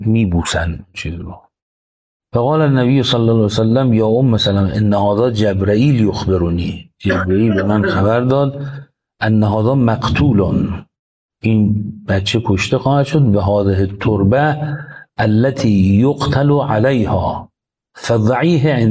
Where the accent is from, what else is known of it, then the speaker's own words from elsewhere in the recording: Iran; آیا صرف این که من ایرانیم باید وایسم تو ایران